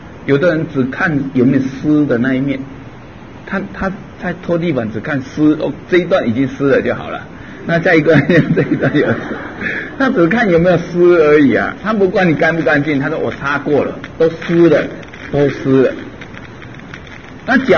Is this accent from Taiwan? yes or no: no; China; 像我们中国人就比较好简